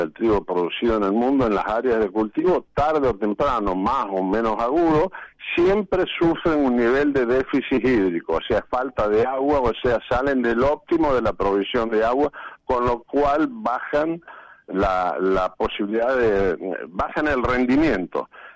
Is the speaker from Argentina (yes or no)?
yes; Argentina; que somos acá de Argentina